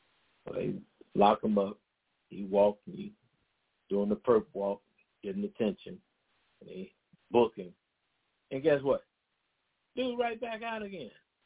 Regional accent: Chicago, Illinois, United States; My sister, when I was growing up in Chicago, she was a member of the Guardian Angel

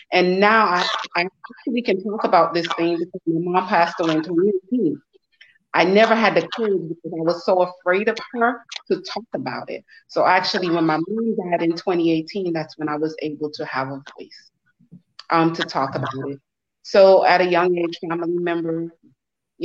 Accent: Freeport, Grand Bahama, Bahamas; also born or lived in Nassau; I was born in Nassau, Bahamas, and I was raised in Freeport.

